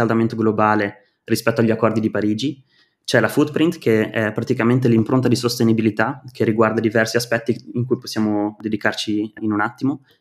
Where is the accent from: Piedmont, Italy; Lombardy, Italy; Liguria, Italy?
Lombardy, Italy; Milan; now in Netherlands; io sono di Milano, ho fatto l'università al Politecnico di Milano in Communication Design